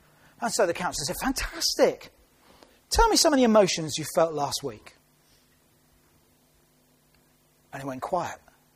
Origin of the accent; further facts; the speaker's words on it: United Kingdom; our culture shapes that perhaps we might be more blue than red, just by being British.